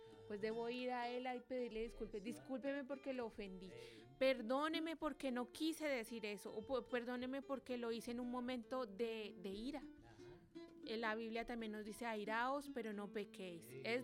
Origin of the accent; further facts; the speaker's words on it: Colombia; now in Puerto Rico; Aquí en Puerto Rico, yo soy originaria de Colombia